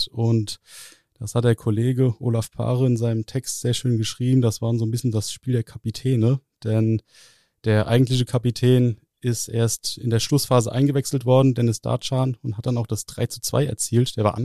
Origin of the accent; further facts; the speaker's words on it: Bad Kreuznach, Rhineland-Palatinate, Germany; born there; aber ich als gebürtiger Bad Kreuznacher muss da jetzt mal so ein bisschen Lokalpatriotismus und Flagge zeigen